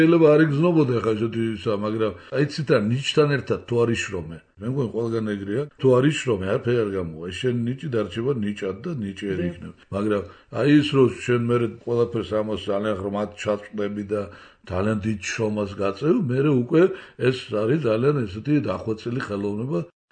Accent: Tbilisi, Georgia; მე ვცხოვრობდი ისეთ რაიონში, რომელსაც ნაძალადევი ქვიოდა, ეს იყო ნახალოკა

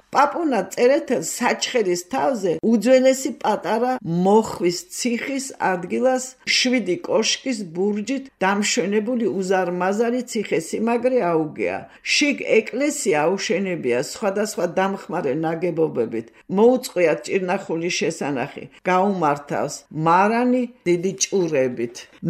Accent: Tbilisi, Georgia; born there; თბილისში დავიბადე ჩემი მშობლები, იქ იმერეთში და მე გადმოვიდნენ აქ და ზაფხულობით ყოველთვის მივდიოდით საჩხერის რაიონის სოფელი გორისა.

